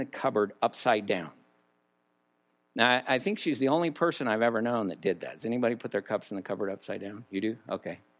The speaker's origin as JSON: {"language": "English", "town": "LaPorte", "region": "Colorado", "country": "United States", "tie": "born or raised there", "also_born_or_lived": "Waverly, Colorado", "said": "I was raised in LaPorte, Colorado, Waverly, Colorado, and we had all kinds of animals"}